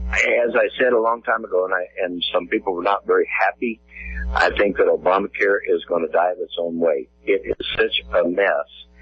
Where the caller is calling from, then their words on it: Rolla, Missouri, United States; from Rolla, Missouri.